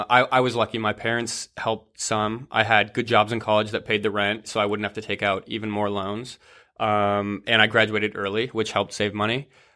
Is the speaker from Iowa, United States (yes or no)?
no; Michigan, United States; So I'm from Michigan, Midwest boy. I grew up in a relatively small town.